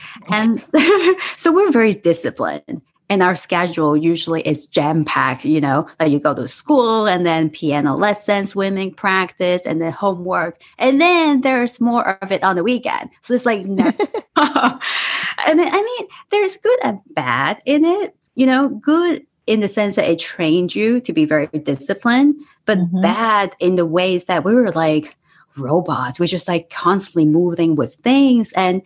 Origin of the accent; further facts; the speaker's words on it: Hong Kong; I was born and raised in Hong Kong in the 80s.